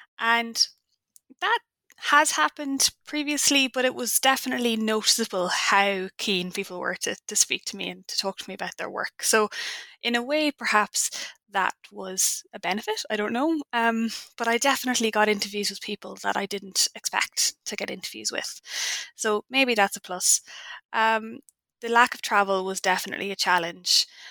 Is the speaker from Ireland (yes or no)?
yes; Ireland; I'm Irish.